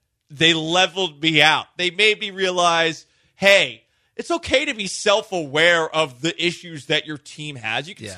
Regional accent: Massachusetts, United States; I grew up in Massachusetts, and my favorite radio show growing up, Felger and Maz at 98.5, the Sports Hub

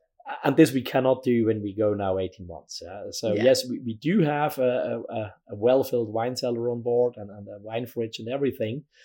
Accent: Basel, Basel-Stadt, Switzerland; in Basel. In Basel.

